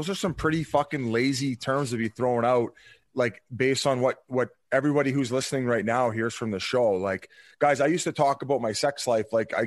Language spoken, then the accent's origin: English; Canada; I'd say I'm fairly liberal and I'm from Canada.